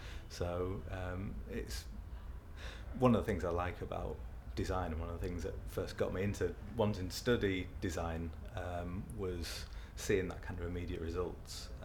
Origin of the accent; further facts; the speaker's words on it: York, Yorkshire and the Humber, United Kingdom; now in Sheffield, United Kingdom; I'm originally from York, but we moved to Sheffield, and now that's home.